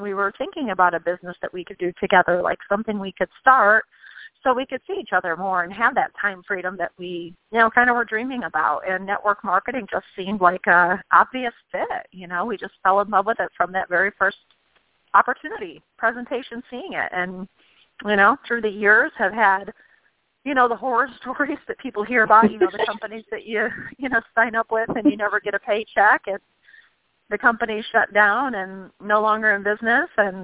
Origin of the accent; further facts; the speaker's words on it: Michigan, United States; We're born and raised in Michigan and had stopped on a layover in California.